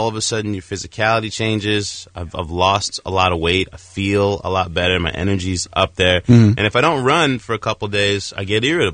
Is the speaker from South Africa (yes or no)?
yes; South Africa; I'm South African.